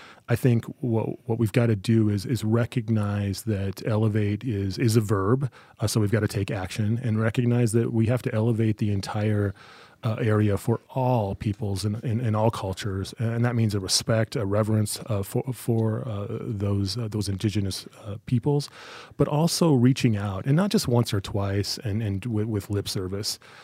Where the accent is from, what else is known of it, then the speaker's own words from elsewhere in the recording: Wyoming, United States; I grew up in Wyoming. I'm a Wyoming guy. I grew up in Central Wyoming, and I don't know anything but hard work.